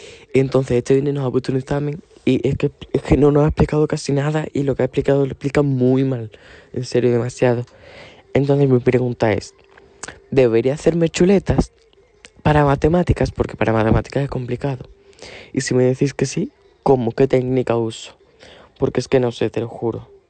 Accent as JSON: {"language": "Spanish", "town": "Cádiz", "region": "Andalusia", "country": "Spain", "said": "Y soy de Cádiz y tengo..."}